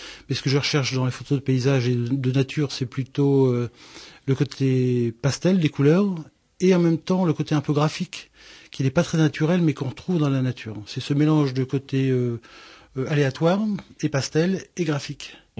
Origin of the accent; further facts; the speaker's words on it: Nantes, Pays de la Loire, France; born there; also born or lived in Lyon; Eh bien, je suis né à Nantes, j'ai un peu voyagé de Nantes en cinéma, après dans Lyon, et pour revenir ici dans les Deux-Sèvres, depuis un an en gros.